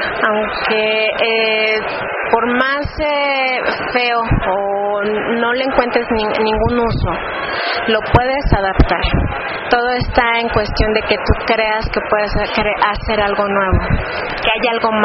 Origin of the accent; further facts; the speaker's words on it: Taxco, Guerrero, Mexico; Yo soy originaria de Taxco.